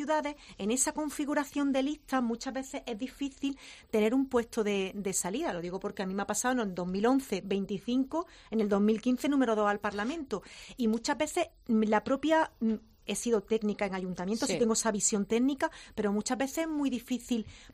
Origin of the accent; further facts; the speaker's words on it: Granada, Andalusia, Spain; now in Málaga, Spain; yo soy de Granada, llevo 22 años en Málaga.